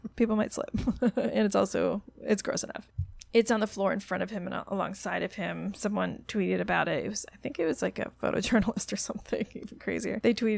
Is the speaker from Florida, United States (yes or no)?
yes; Florida, United States; I mean, obviously, I'm from Florida, so I have probably better things to say about it than other people would.